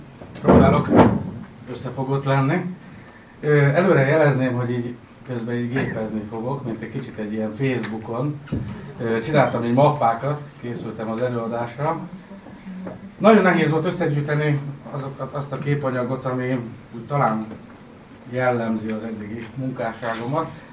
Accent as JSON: {"language": "Hungarian", "town": "Szeged", "region": "Csongrád-Csanád", "country": "Hungary", "tie": "born there", "said": "Aztán Szegeden születtem, de ez csak azért, mert máshol nem nagyon tudtam volna megszületni."}